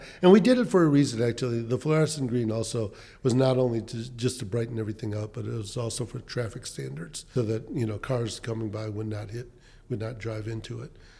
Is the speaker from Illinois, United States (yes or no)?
yes; Chicago, Illinois, United States; And when you talk about me growing up in Chicago and sitting on different not-for-profit boards, I knew which bank to go to, you know.